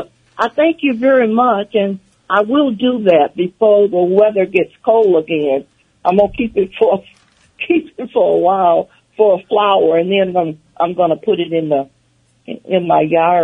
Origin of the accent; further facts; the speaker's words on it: the South, United States; I'm from the South, and we used to have a whole patch of sweet, beautiful red-looking sweet potatoes.